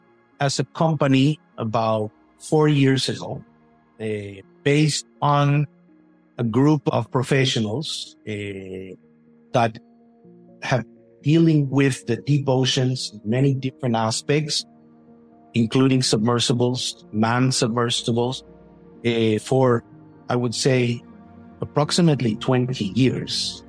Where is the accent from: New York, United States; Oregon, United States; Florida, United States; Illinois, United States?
Illinois, United States; Chicago; born or raised there; also born or lived in Israel